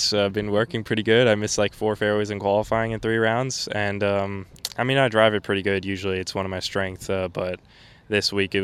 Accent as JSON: {"language": "English", "region": "Hamburg", "country": "Germany", "tie": "born or raised there", "lives_now": "United States", "said": "two of my hometown club members, friends of mine, have won out here. So it's kind of known to be our Hamburger Golf Club winning course"}